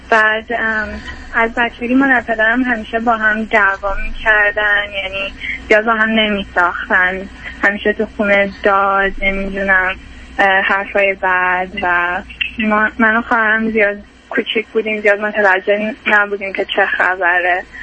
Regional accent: Iran; now in United States; ما از ایران اومدیم به آمریکا

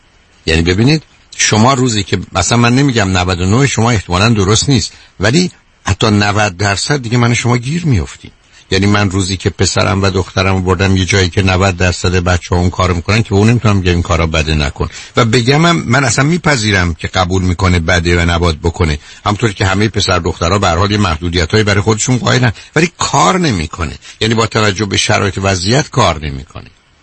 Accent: Iran; ما چون ایرانی هستیم

